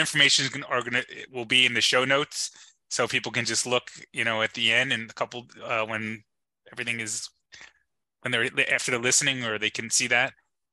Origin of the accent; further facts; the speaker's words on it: New Orleans, Louisiana, United States; because growing up in New Orleans or living in New Orleans.